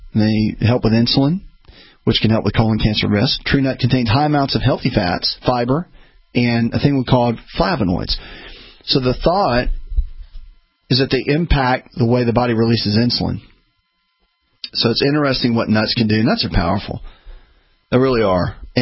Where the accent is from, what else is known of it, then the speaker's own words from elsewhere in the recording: the South, United States; I'm old school from the South, of course.